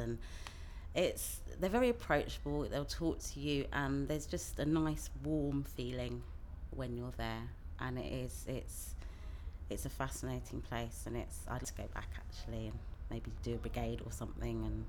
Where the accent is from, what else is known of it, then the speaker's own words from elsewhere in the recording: Acton, London, United Kingdom; I'm an only child. I've been most of my life been in West London, different parts of it, but I grew up in Acton and I'm back in Acton now.